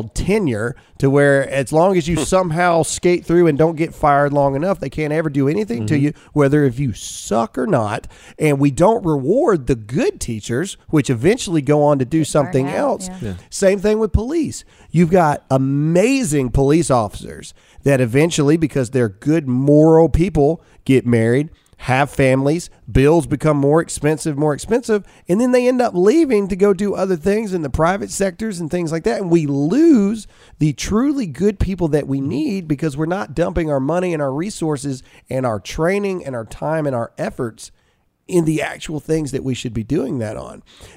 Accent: Mississippi, United States; me and Alyssa were born and raised in Mississippi.

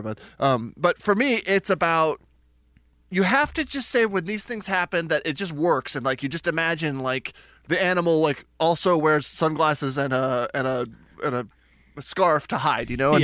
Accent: Albuquerque, New Mexico, United States; I'm from Albuquerque, New Mexico, and so whatever the stupid biological park is down there, whatever they call it, they had giraffes

